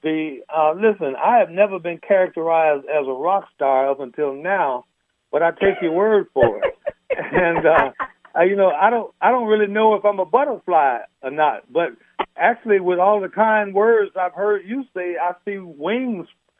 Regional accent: Gary, Indiana, United States; I am a person who proudly born and raised in Gary, Indiana.

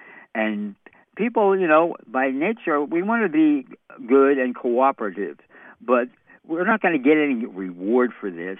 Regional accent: New York City, New York, United States; I'm from New York City here.

